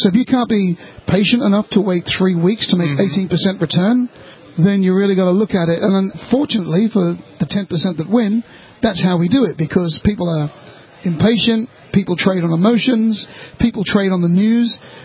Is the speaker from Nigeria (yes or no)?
no; Australia; now in Mexico; I'm an Australian citizen. I live in Mexico.